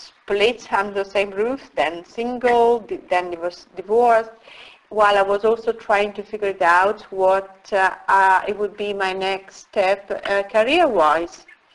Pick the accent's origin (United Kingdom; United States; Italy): Italy; Turin, Piedmont; Originally I'm from Italy, and I was born there a few decades ago in Turin, precisely in the northwest part of Italy.